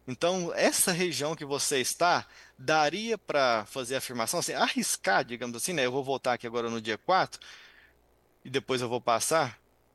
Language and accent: Portuguese; Campina Verde, Minas Gerais, Brazil; ali na região de Campina Verde, que é de onde eu sou natural.